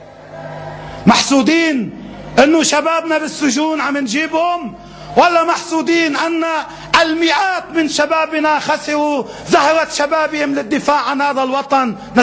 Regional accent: Lebanon

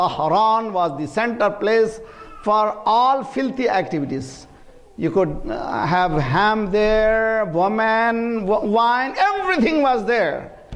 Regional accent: India; For example, we are from India.

